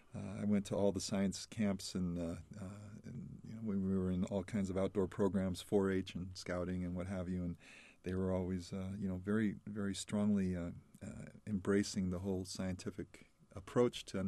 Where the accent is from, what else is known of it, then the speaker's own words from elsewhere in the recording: Iowa, United States; and we grew up in Iowa, and my parents always made sure that we got out to the national parks on both the east and west coasts